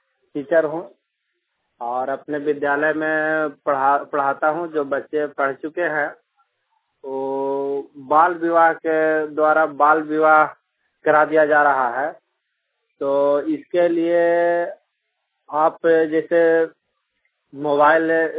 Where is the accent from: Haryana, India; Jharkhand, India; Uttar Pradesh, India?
Jharkhand, India; Sardam; ग्राम सरदम, जिला चतरा का निवासी हूँ।